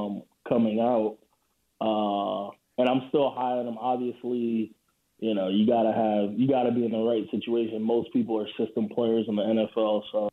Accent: Boston, Massachusetts, United States; I'm actually from Boston

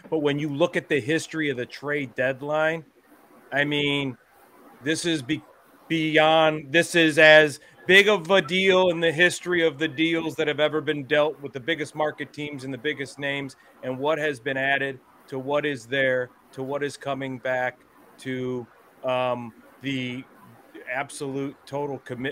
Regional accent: Cleveland, Ohio, United States; I grew up in Cleveland. We were a doormat for a long time.

